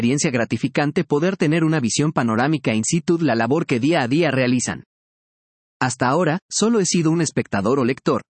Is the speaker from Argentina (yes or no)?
no; Peru; Como peruano, mi compromiso es realizar una labor de la cual el país se sienta satisfecho.